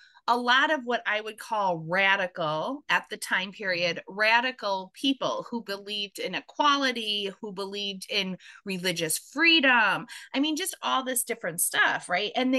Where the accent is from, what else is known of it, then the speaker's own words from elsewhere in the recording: Wisconsin, United States; So I'm from Wisconsin, right? I drive all the way to Lilydale.